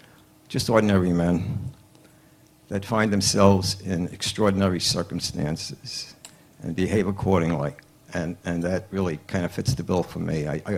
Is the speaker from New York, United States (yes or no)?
yes; Queens, New York, United States; I grew up in Queens in a modest little house.